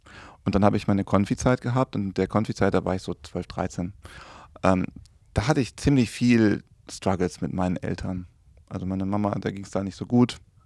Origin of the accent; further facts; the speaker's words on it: Hagen, North Rhine-Westphalia, Germany; Ich bin aufgewachsen in Hagen bei Dortmund